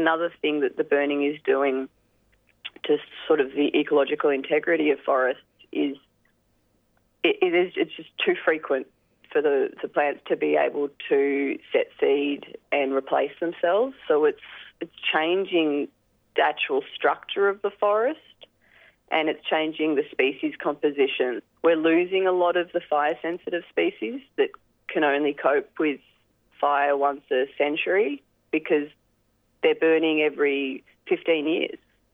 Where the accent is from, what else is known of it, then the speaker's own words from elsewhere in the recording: Australia; growing up in Australia, we take on a lot of myths about fire in the landscape.